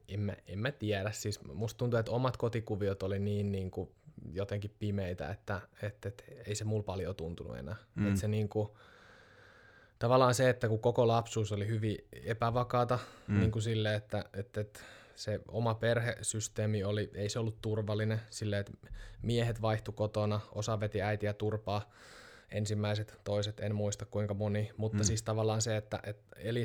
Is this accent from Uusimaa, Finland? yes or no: yes; Uusimaa, Finland; born there; Sanoin, että Espoo tai Vantaa tai jossain pääkaupunkiseudulla. Ja siis mä oon kasvanut vähän siellä täällä, me ollaan muutettu aika paljon.